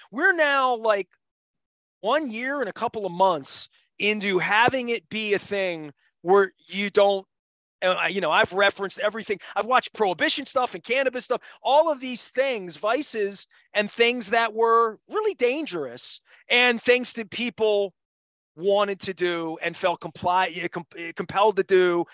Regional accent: Dundalk, Maryland, United States; I'm from Dundalk, John. You know what I mean? I mean, literally, I'm from Dundalk, man.

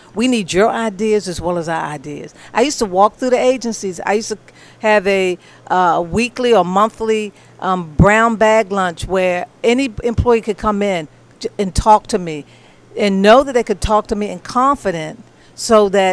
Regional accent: Baltimore, Maryland, United States; I grew up here in Baltimore. I'm a West Baltimore girl.

